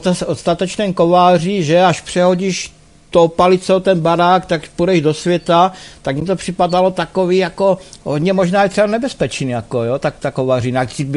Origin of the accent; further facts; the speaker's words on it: Olomouc Region, Czechia; A to jsou Hanáci. My jsme Hanáci jedna rodina